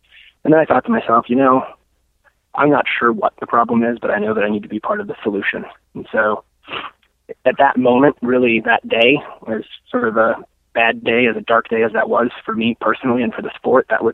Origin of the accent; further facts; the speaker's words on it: Milwaukee, Wisconsin, United States; From a kid who was growing up in Milwaukee, Wisconsin